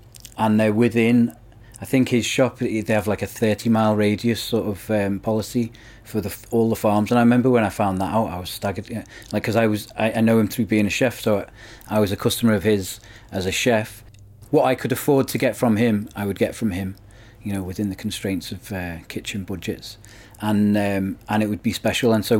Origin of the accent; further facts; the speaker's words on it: Liverpool, North West England, United Kingdom; Growing up in Liverpool, you just don't associate that kind of thing at all with this area.